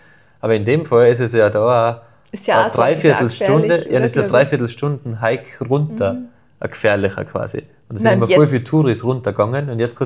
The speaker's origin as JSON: {"language": "German", "region": "Tyrol", "country": "Austria", "said": "wir kommen aus Tirol"}